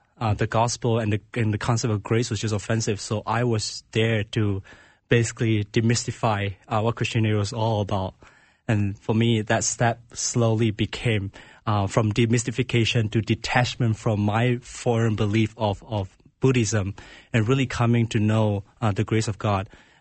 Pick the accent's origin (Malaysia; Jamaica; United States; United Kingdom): Malaysia; English is a second language; moved away; I grew up in Malaysia, and basically for almost the entirety of my education was just learning about Islam. And I grew up in a Buddhist family